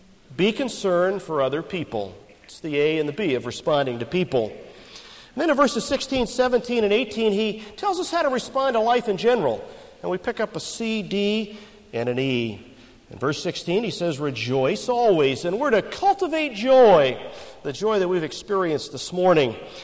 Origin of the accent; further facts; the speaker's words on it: Silver Spring, Maryland, United States; And I can remember growing up in Silver Spring, Maryland. We lived at 628 East Silver Spring Avenue.